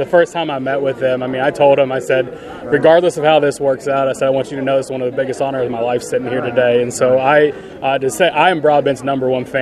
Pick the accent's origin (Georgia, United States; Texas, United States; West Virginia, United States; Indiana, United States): West Virginia, United States; I'm from West Virginia originally. My grandfather would hang hams in his barn and the hollers and everything.